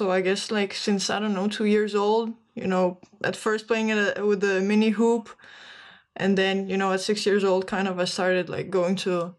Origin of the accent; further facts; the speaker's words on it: Virginia, United States; born there; Specifically, I was born in Virginia, but I just say like to the non-Americans that it's Washington, D.C., because I don't think a lot of people would know where that is.